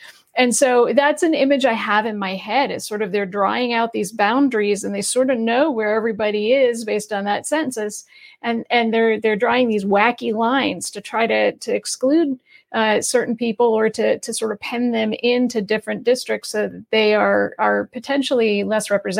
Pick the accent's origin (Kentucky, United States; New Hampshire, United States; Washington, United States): New Hampshire, United States; I grew up in New Hampshire. So when you said Massachusetts, I get a little wisty over that because, you know, growing up in New England, I'm proud of that.